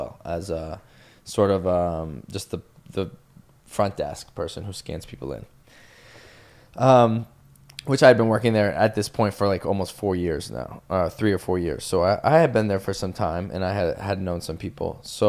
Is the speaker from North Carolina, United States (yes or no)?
no; Boston, Massachusetts, United States; Yeah, you know, born and raised in Boston, you know, my job is to sell real estate, right?